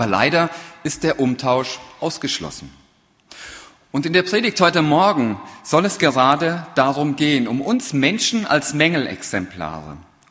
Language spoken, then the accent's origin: German; Eideshausen, Hesse, Germany; Ich bin in Eideshausen aufgewachsen